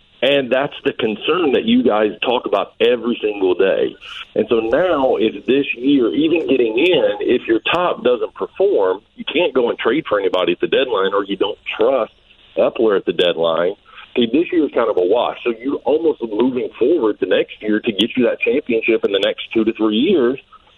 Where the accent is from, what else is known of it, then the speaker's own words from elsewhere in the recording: Alabama, United States; now in East Hanover, United States; So I grew up in Alabama.